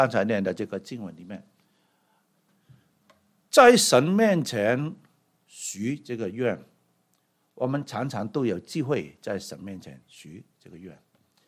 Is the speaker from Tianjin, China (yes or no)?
no; Guangdong, China; 这个我们广东人说他是大太太，对吗？